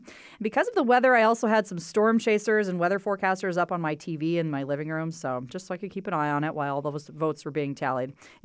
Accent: Devils Lake, North Dakota, United States; So, okay, full disclosure, I grew up in Devil's Lake, and that is where District 15 is located.

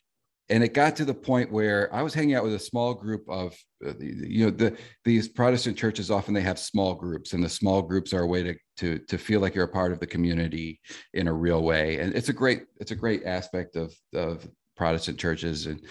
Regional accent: South Bend, Indiana, United States; So I grew up in South Bend, Indiana, and Indiana, of course, is a red state.

